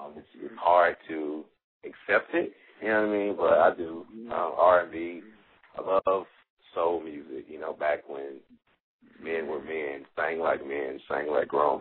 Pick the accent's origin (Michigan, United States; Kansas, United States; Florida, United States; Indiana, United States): Indiana, United States; Gary; I grew up in Gary, Indiana.